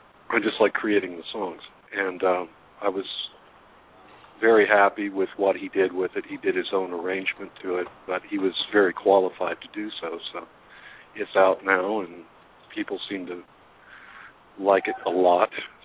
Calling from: Georgia, United States; I'm calling from Georgia. I live at a landfill

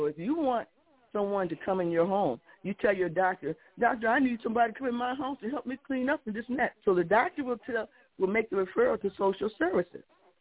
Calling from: Chicago, Illinois, United States; here in Chicago.

